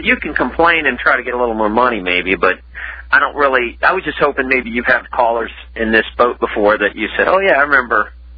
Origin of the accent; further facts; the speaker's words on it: West Virginia, United States; I'm a doctor from West Virginia that got irritated with the political bureaucracy and sold my practice.